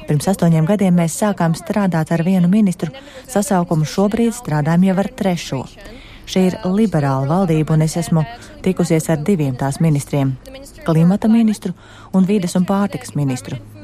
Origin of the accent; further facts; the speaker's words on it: Moscow, Russia; moved away as an adult; now in Denmark; Es esmu no Maskavas, šeit dzīvoju 23 gadus, tā kā tagad esmu dānieti.